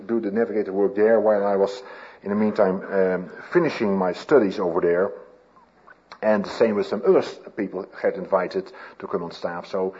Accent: Leeuwarden, Friesland, Netherlands; in my hometown, that was in north of Holland, Friesland, in a town Leeuwarden.

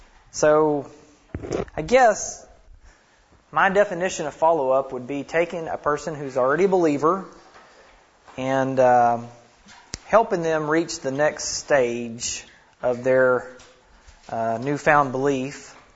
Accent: Goshen, Arkansas, United States; I am from Goshen, Arkansas, which is about 10 miles west of Fayetteville.

